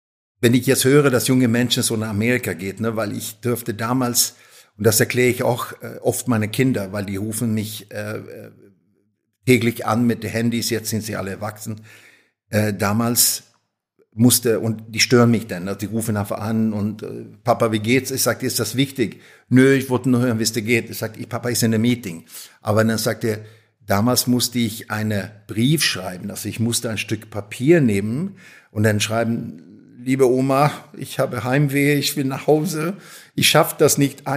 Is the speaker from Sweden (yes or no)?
yes; Stockholm, Stockholm County, Sweden; Sehr früh haben sie scheiden lassen und bin eigentlich hauptsächlich bei meiner Mama aufgewachsen in Stockholm.